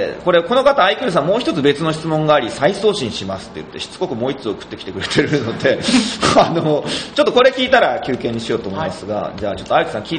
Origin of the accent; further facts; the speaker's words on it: Tokyo, Japan; この演劇と方言をうまく 結びつけていくっていうのはちょっとやっぱり東京ものには難しい仕事だなっていう感じがしますね。